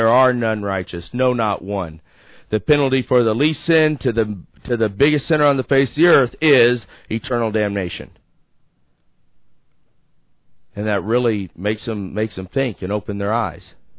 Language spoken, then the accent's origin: English; United States; number one, I'm an American, and so they don't really like that.